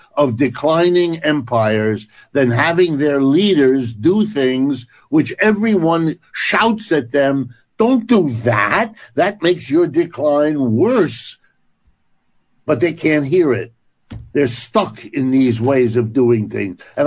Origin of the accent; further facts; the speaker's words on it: United States; born there; Even though I'm born in the United States, I'm an American and all